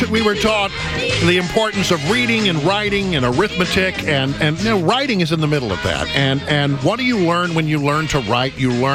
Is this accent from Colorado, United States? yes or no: no; Texas, United States; Yeah, I come from Texas, and I will admit that we're already a little challenged sometimes when it comes to proper grammar.